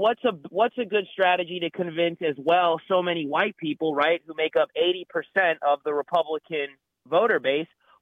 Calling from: Maryland, United States; calling from Maryland.

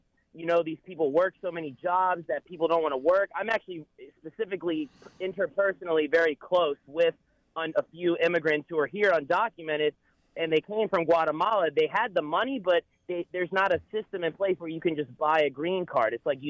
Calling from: Maryland, United States; I'm calling from Maryland.

